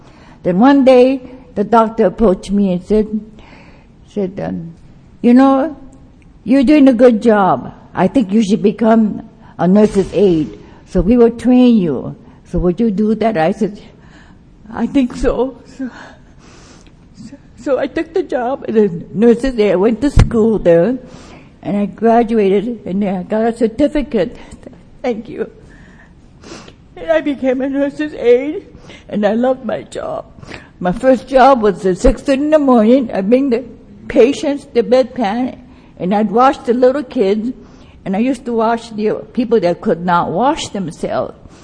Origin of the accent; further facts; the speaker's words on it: Montana, United States; and I'm from Montana.